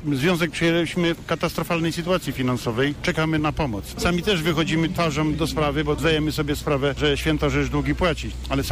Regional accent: Baltic coast, Poland; jako że pochodzę z wybrzeża, to taką analogię robię do statku

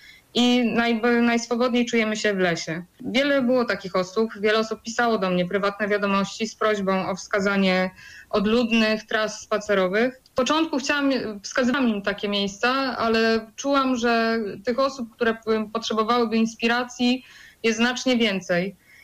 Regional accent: Poznań, Greater Poland Voivodeship, Poland; bo ja pochodzę z Głuszyny.

